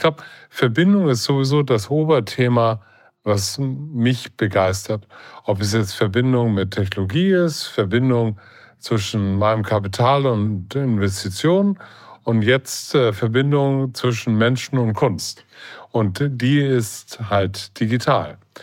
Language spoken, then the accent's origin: German; Hamburg, Germany; Und letztendlich mache ich etwas für Hamburg, für meine Heimatstadt, für Deutschland und für Europa.